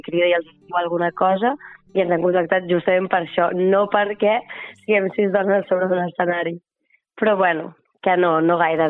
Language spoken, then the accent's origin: Catalan; Barcelona, Catalonia, Spain; nosaltres, les sis, som del barri de Gràcia, encara que, bueno, barri de Gràcia o colindants